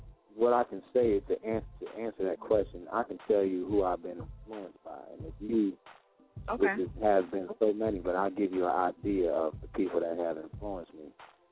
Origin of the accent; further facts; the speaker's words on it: New Jersey, United States; Yeah, right in Jersey. Right in Jersey. I'm from the Brunswick area.